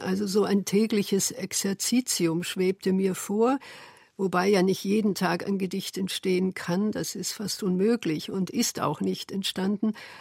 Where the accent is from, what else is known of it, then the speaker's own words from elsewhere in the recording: Trieste, Friuli-Venezia Giulia, Italy; Das kommt aus meiner Kindheit in Triest.